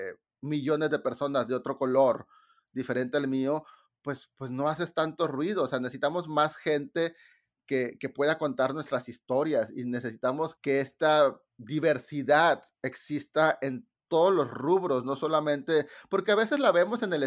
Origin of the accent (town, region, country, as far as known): New York, United States